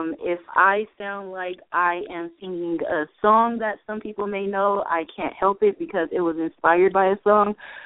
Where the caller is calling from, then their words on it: California, United States; This is … from California.